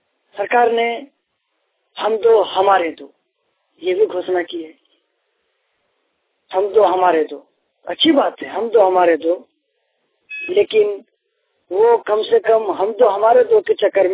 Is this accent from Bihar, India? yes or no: yes; Bihar, India; मैं ग्राम पांडेडी पोस्ट जाजा जिला जमुई का रहने वाला हूँ। मैं बिहार का ही हूँ